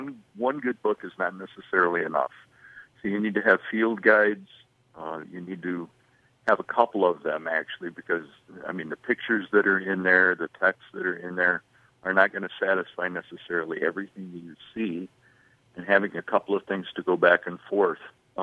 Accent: Waterloo, Iowa, United States; I grew up in Waterloo, Iowa, which is the big city when you're from Iowa.

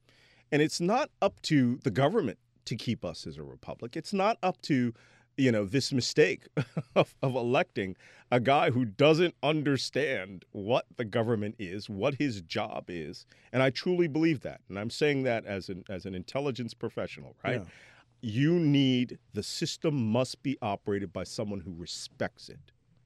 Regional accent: Philadelphia, Pennsylvania, United States; now in Hudson, United States; even though I live in Hudson, I am a Philadelphian by nature.

